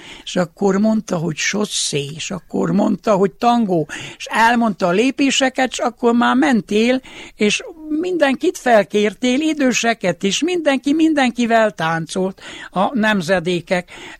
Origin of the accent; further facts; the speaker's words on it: Homoródjánosfalva, Harghita, Romania; a vakáció első napjától az utolsóig én jánosfalvi gyerek voltam. Itt nőttem fel, ezért nagyon sokat tudok Homorod Jánosfalváról.